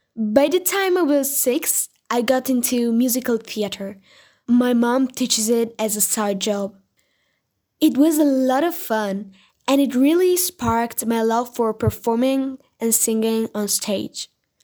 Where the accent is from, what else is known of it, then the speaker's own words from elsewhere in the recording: Italy; I'm 14, I'm from Italy